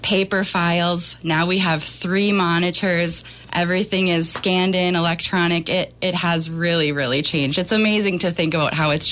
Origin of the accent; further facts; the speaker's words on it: Litchfield, Minnesota, United States; Yep, born and raised in Litchfield. Went to St. Cloud State after